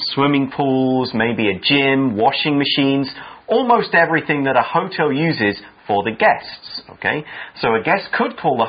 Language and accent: English; United Kingdom; I mean, I'm British, we love tea.